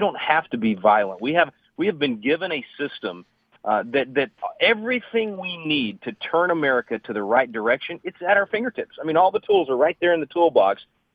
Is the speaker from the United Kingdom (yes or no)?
no; Dallas, Texas, United States; I grew up in Dallas, and we went down to Austin to play in the tournament